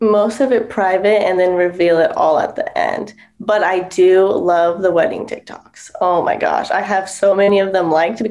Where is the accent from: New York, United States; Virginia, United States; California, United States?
California, United States; All of our family's from California. So we were born and raised in California.